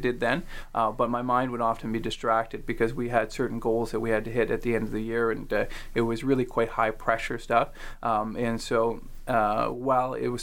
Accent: Canada; but I'm a Canadian to the end, Rob, and so I'm like ultra rule follower.

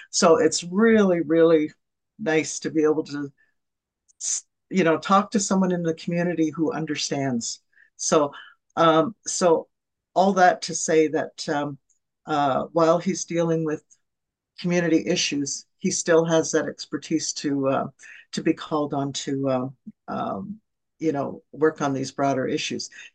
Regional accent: Alderville, Ontario, Canada; I'm First Nations. I'm from Alderville.

